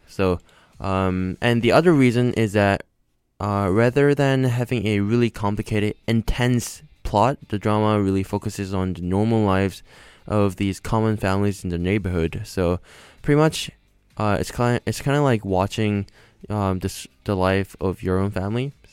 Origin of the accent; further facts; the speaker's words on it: Seoul, South Korea; the story is taking place in Seoul, my hometown, and in 1988. So it's like watching how my parents' generation used to live back then. So I was born in 1984, by the way.